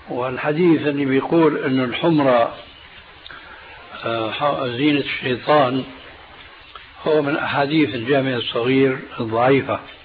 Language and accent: Arabic; Syria; كانت إلى عهد قريب عندنا في سوريا للرجال